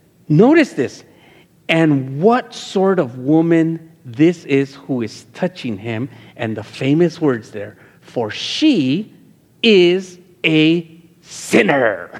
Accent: Los Angeles, California, United States; In the hood, where I grew up in Los Angeles, in mid-city LA, you didn't hang out with those people.

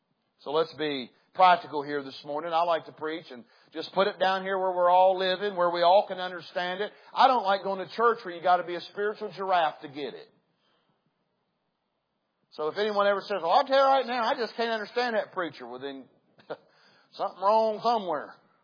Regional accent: West Virginia, United States; Look, I was raised in a man's man world. I mean, I was raised in West Virginia.

